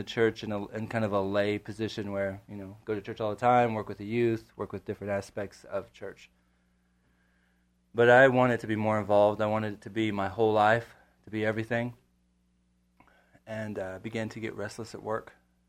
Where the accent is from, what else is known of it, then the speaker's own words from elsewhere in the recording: South Carolina, United States; I traveled to South Carolina because I'm from South Carolina.